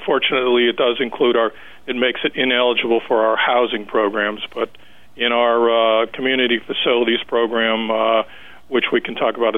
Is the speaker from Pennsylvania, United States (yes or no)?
yes; Nanticoke, Pennsylvania, United States; I am in Harrisburg, but Jackie and Pat, I am a resident of Luzerne County. That's where I'm from. I've been born and raised in Nanticoke, and I just spend weekdays down here.